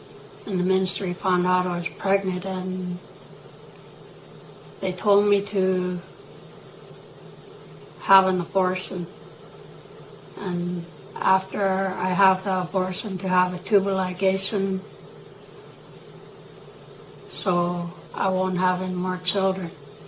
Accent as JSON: {"language": "English", "town": "Kitkatla", "region": "British Columbia", "country": "Canada", "said": "I'm from Kitkatla, B.C. I am Simshin Nation."}